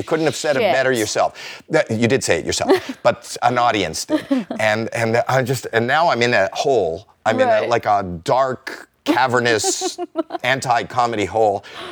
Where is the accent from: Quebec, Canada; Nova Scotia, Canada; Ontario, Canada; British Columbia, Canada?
Ontario, Canada; Toronto; You know, I'm from Toronto, Canada, the suburbs. Never seen anything like this.